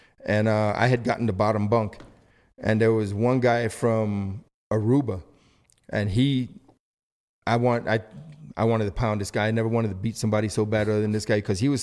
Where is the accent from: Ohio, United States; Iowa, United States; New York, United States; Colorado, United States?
New York, United States; Brooklyn; I'm from Brooklyn, yeah.